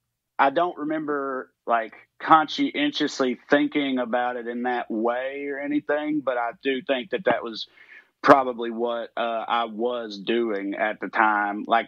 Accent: Salina, Kansas, United States; My like closest friends from growing up in Salina are still my very good friends to this day.

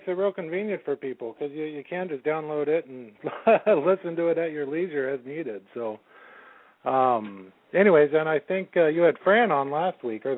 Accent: Riverside, California, United States; I'm from Riverside here.

